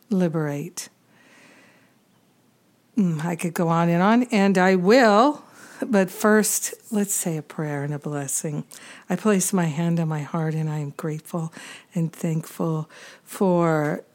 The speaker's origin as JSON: {"language": "English", "region": "Rhode Island", "country": "United States", "tie": "born or raised there", "said": "A lot of Catholics growing up in Rhode Island at that time. I don't know about now, but at that time, when I was a kid in the 70s, it was the most Catholic state in the Union"}